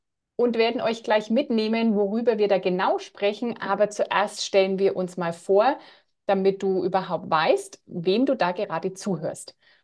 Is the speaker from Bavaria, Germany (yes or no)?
yes; Bavaria, Germany; ich komme aus der Nähe von Nürnberg oder von Fürth in Mittelfranken. Das hört man vielleicht manchmal dann im Laufe des Gesprächs auch.